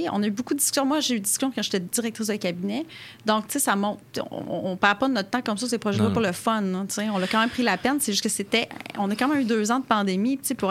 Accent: Quebec, Canada; Mais moi, j'ai toujours été très, très fier d'être Québécois. Je suis Québécoise avec mon cœur, puis Canadienne avec ma tête.

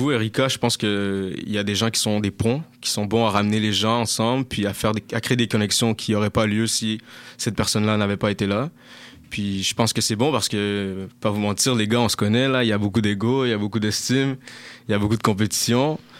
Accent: United States; now in Quebec, Canada; parce que je suis américain, on va pas se le cacher. Mais dans un américain, dans moi, il y a de l'africain, du rwandais, puis il y a de la France, là, on est au Québec

